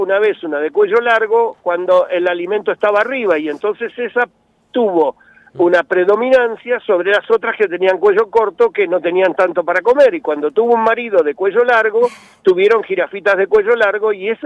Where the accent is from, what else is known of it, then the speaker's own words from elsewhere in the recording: Argentina; yo como mucha carne porque soy argentino.